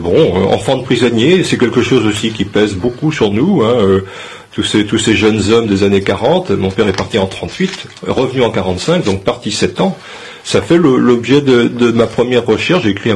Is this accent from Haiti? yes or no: no; Saint-Père-en-Ré, Nouvelle-Aquitaine, France; born there; Je suis un enfant du Pays de Ré, je suis né à Saint-Père-en-Ré dans le Marais du Boivre. Je fais partie de ces millions de beaux bébés que De Gaulle voulait donner à la France en 44.